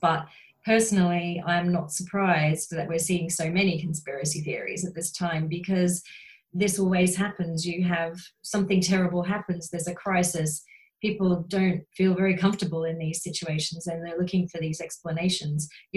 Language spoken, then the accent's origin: English; Australia; I don't know if you can tell, but I'm from Australia